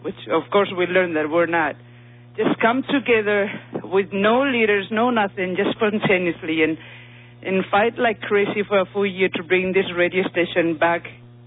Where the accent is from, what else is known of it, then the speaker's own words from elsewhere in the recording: Spain; English is a second language; I'm from Spain